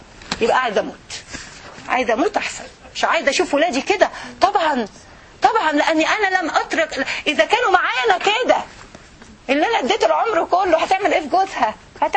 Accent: Egypt; احنا عندنا في مصر بيوت

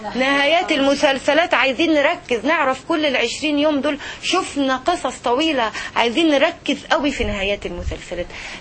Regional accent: Egypt; على فكرة يا جماعة في مثل عندنا في مصر

